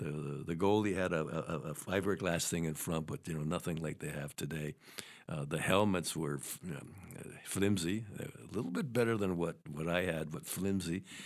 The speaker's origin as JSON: {"language": "English", "town": "Saranac Lake", "region": "New York", "country": "United States", "tie": "born or raised there", "said": "as I mentioned, I grew up in Saranac Lake, 6 miles away."}